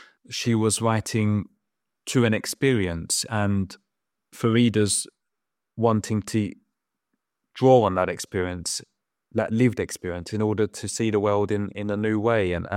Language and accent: English; England, United Kingdom; now in France; I've lived in France for many years, writing both English and French, is because of that feeling of foreignness growing up in England and English, and wanting, as soon as I could, as a young adult, to move overseas and to speak every day in a different language.